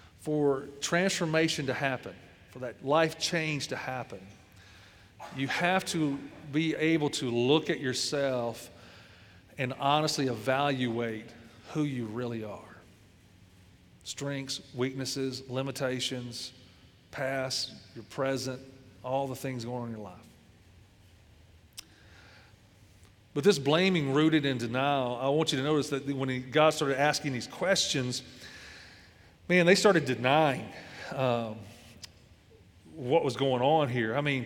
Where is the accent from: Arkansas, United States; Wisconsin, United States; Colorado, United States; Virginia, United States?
Arkansas, United States; Number 49, now I was raised in Arkansas, number 49 was Arkansas. So I came out of a poorly education system.